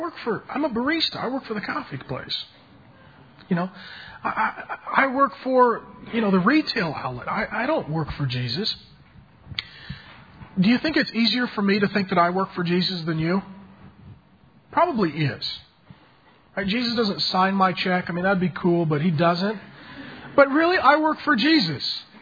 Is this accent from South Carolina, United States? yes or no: no; SeaTac, Washington, United States; I was 15. I wanted a job to make money. It came from a poor family. I grew up down in SeaTac by the strip club.